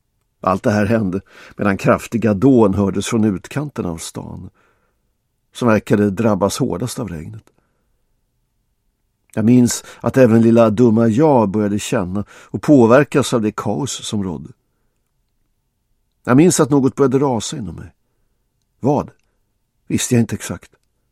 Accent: Bosnia & Herzegovina; moved away; Min uppväxt och min barndom i Bosnien har jag vackra minnen av.

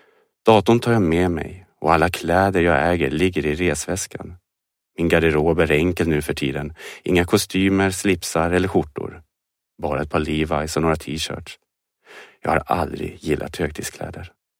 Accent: Malmö, Skåne, Sweden; bara en etta bland 70-talshusen i Malmös södra entré, Holma. En stadsdel jag kände till allt för väl. Det var där jag växte upp. Och för nästan 10 år sedan flyttade jag därifrån. Men jag kom tillbaka.

